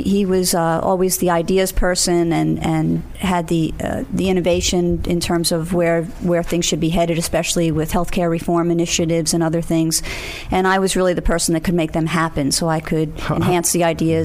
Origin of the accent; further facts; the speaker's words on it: Staten Island, New York, United States; I grew up on Staten Island, and that's where we interacted as a family.